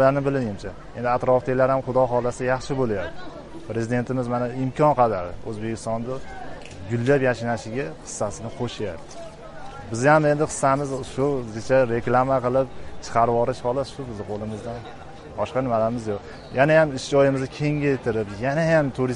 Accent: Shohimardon, Fergana Region, Uzbekistan; Shohimardonda tug'ilib o'sganman. 30 yildan beri rasmchilik qilamiz shu yerlarda.

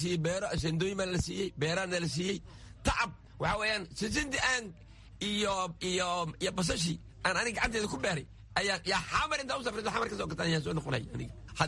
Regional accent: Luuq, Gedo, Somalia; now in Kenya; luuq meeji keliya ah aan ku barbaaray

